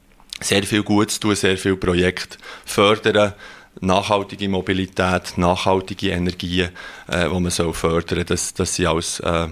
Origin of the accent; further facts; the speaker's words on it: Switzerland; moved away as an adult; Ich bin als Schweizer in ein fremdes Land gekommen, habe dort Leute lernen kennen, ich habe die ganze Sprache müssen auch lernen. Gut, Englisch habe ich schon ein bisschen können von Schule